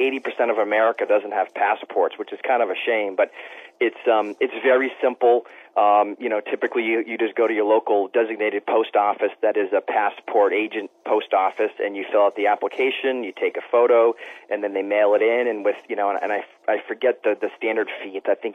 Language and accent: English; United States; And I'm American, so I can make fun of us